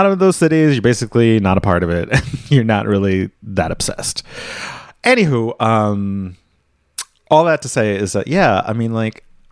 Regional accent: Virginia, United States; I am from Virginia and I follow this team because of where I live

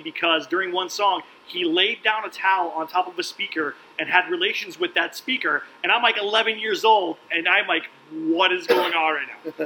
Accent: Texas, United States; No, I grew up in Texas, so I listened to way too much country music growing up.

